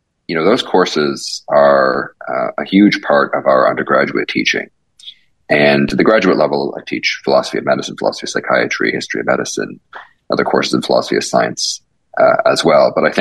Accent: Toronto, Ontario, Canada; I grew up in Toronto, yep. And I spent more years in Toronto than anywhere else.

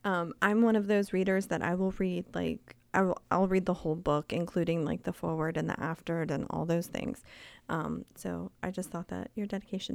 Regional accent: East Coast, United States; I'm from the East Coast, and so I don't see a lot of ranches.

